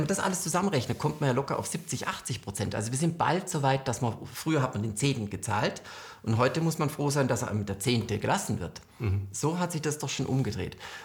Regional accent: Southern Germany, Germany; Ich komme ja aus Süddeutschland

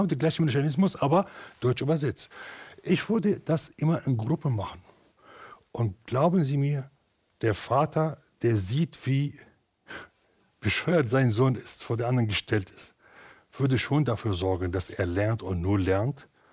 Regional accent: Damascus, Damascus Governorate, Syria; Wie ich aufgewachsen bin in Damaskus

